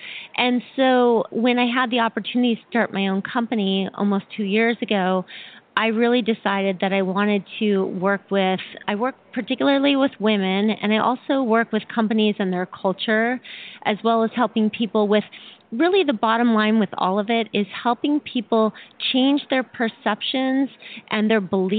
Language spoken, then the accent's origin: English; Boulder, Colorado, United States; I'm from Boulder, Colorado, and so I was lucky to also go to that event.